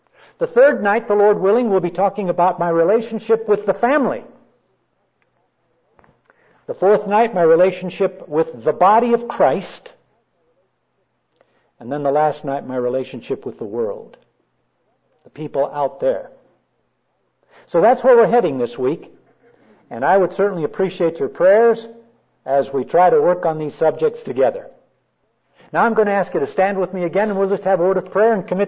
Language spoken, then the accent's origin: English; Los Angeles, California, United States; also born or lived in Albuquerque, United States; I was born in Albuquerque a few years ago. And at age 10, moved to California. I grew up in East Los Angeles.